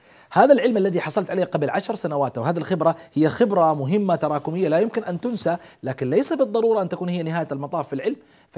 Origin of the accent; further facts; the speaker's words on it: Jeddah, Makkah Province, Saudi Arabia; بالمناسبة عندنا في جدة مكتبة الملك فهد العامة